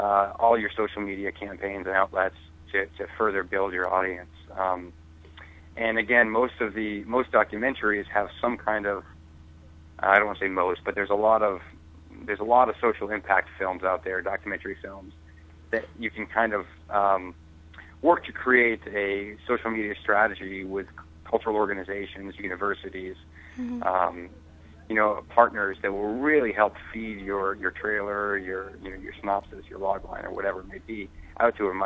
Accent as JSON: {"language": "English", "region": "Maine", "country": "United States", "tie": "born or raised there", "said": "I grew up in Maine, and there's just something about it."}